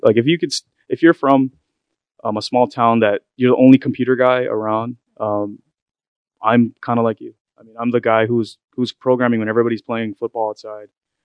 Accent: Hawaii, United States; so I actually I'm born and raised in Hawaii, and I hate to do this to you, but Hawaii doesn't have this kind of vibe.

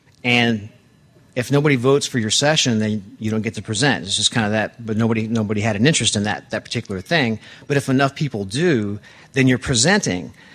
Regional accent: Memphis, Tennessee, United States; I'm from Memphis. There's a million people there in the greater Memphis area

